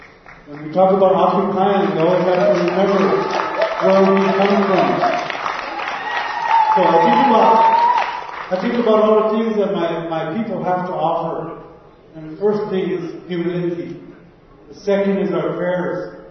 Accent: United States; I come from the Lakota Nation. I grew up on my New Indian Reservation during what was called the Berlin Terror. I was 11, from 10 years old to about 12 years old.

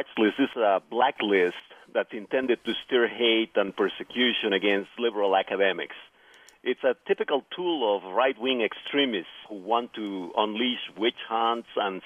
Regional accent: Mexico; now in United States; I myself am Mexican. I'm an American citizen, but I grew up in Mexico

